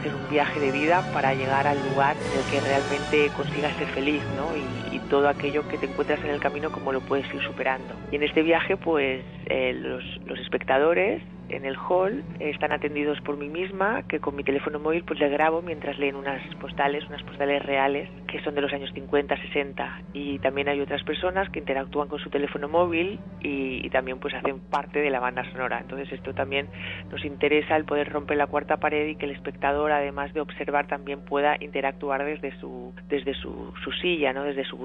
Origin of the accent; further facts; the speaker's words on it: Spain; soy española, soy bailarina, coreógrafa y profesora.